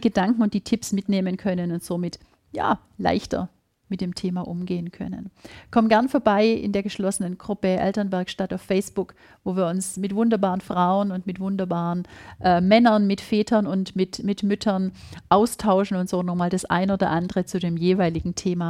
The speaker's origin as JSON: {"language": "German", "region": "Baden-Württemberg", "country": "Germany", "accent": "Swabian", "said": "du hörst an meiner Sprache, ich komme aus dem Schwabenland"}